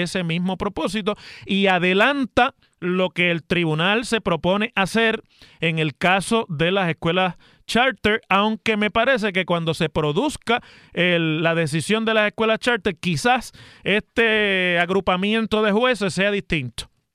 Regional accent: Mayagüez, Puerto Rico; allá en mi ciudad de Mayagüez.

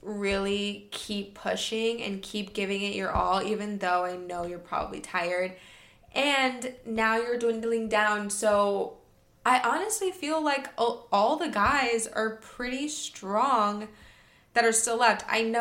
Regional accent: Michigan, United States; I know Corey's from Michigan. Shout out to Michigan. I'm from Michigan.

